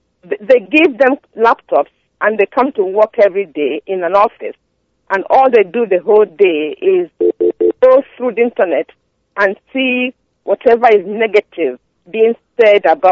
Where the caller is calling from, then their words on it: New York, United States; calling from upstate New York. And I come from Ugualand, not far from Abba, actually.